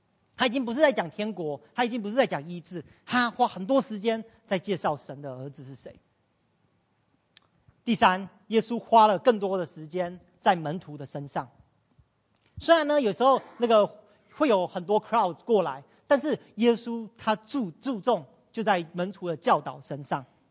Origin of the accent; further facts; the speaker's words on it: Taiwan; 我从台湾来，我相信从台湾来的人一定知道，台湾的属灵空气是非常混乱的。